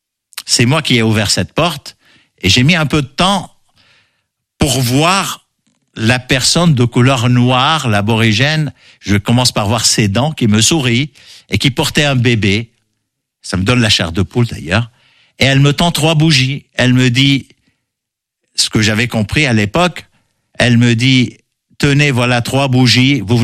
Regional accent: Lebanon; C'était naturel chez nous au Liban. On vivait dehors. Les copains, on les retrouvait dehors, en toute sécurité, tout le monde se connaissait.

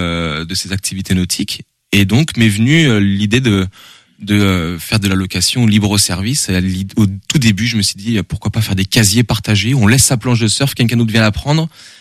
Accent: Pornic, Pays de la Loire, France; Bah alors oui moi je suis de Pornic à la base

